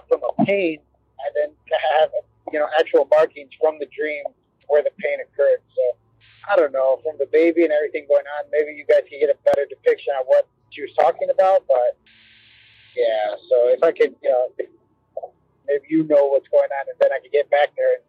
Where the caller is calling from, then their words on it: Chicago, Illinois, United States; I'm calling in from Chicago.